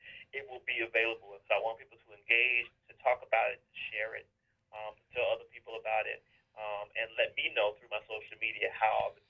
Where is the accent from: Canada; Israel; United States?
United States; Memphis, Tennessee; being, you know, a young black man growing up in Memphis, you know, in poverty